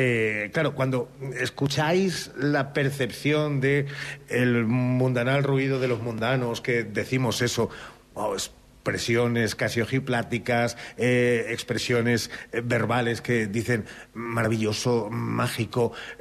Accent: Salamanca, Castile and León, Spain; somos los salmantinos, los que aquí pacemos, aquí vivimos y desconocemos

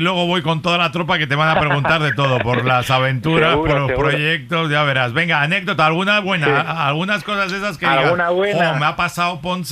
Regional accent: La Alberca, Castile and León, Spain; a Alberca, ahí en Salamanca, en mi pueblo

